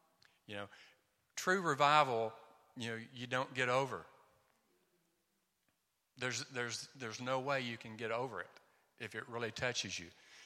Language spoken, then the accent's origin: English; Tennessee, United States; now in Mozambique; We are from Tennessee in the United States of America originally. But we live in Mozambique most of the time.